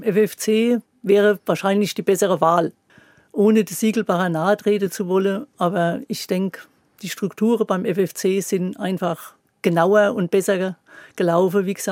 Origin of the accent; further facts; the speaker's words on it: Kaiserslautern, Rhineland-Palatinate, Germany; Ich stamme hier aus dem Ortsteil Erzhütten